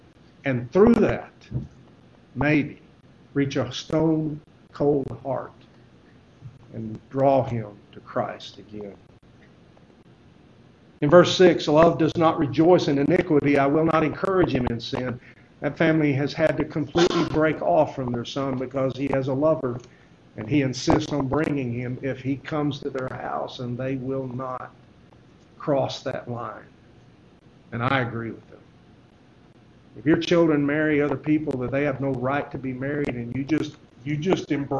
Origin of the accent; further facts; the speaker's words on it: Texas, United States; I shared that with a friend of mine that we grew up in West Texas together.